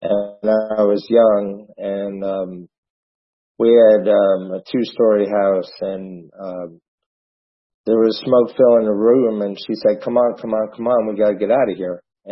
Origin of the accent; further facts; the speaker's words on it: New Jersey, United States; I grew up in New Jersey. Don't hold that against me. But I grew up there, and I grew up with 2 alcoholics.